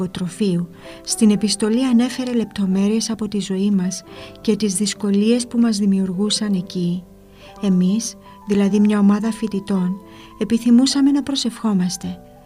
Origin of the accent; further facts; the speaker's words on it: Famagusta District, Cyprus; στο Λευκόνικο, όπου ήταν το γυμνάσιο, 5 χιλιόμετρα μακριά από το χωριό μου